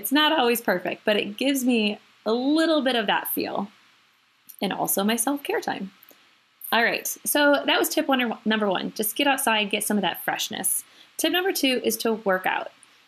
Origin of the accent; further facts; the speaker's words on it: New York, United States; I grew up in Western New York, in between Rochester and Buffalo.